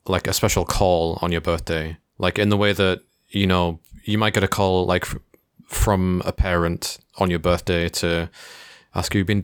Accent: England, United Kingdom; I'm English, like born and raised

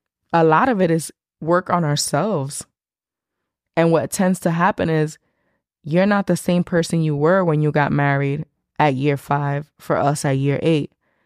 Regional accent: Bronx, New York, United States; I'm from New York. There's like a million Dominican restaurants, and like people know I'm Dominican and expect a certain type of food, and that could be intimidating because it's like I'm from the Bronx, and like my mom cooked a lot

